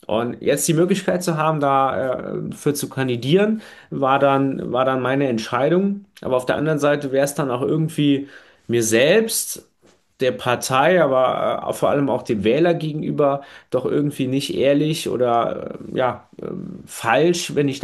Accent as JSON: {"language": "German", "town": "Nonnweiler", "region": "Saarland", "country": "Germany", "tie": "born or raised there", "said": "Ja, es ist meine Heimatgemeinde und da gibt es eigentlich fast keine größere Ehre, als hier als Bürgermeister vorzustehen."}